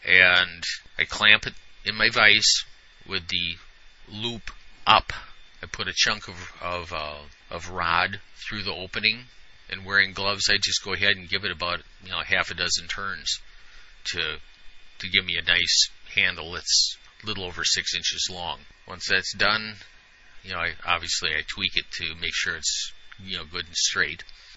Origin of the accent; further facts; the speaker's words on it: Ripon, Wisconsin, United States; We have an overhead door company here in my hometown.